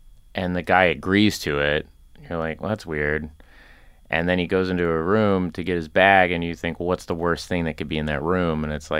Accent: Oklahoma, United States; I grew up in Oklahoma, and we, you know, there was like a thing called a turkey shoot

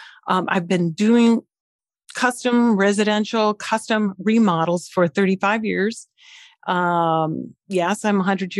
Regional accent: Midwest, United States; I grew up in the Midwest, and it was a wonderful life, but it was a very secluded life.

